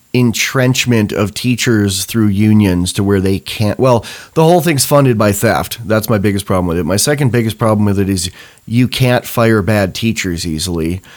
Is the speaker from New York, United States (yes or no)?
yes; New York, United States; yeah, I grew up in New York State, and my sister is a retired educator, not too far from you in Ithaca.